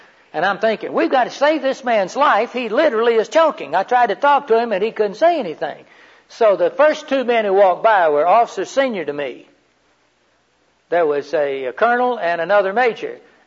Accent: Florida, United States; I mean, no, I'm from the main part of Florida. But even us slow-talking country boys

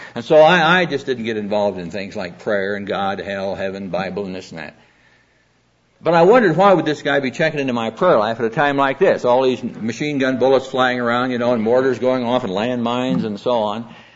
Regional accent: Midwest, United States; well, I'm from the Midwest. I know the language.

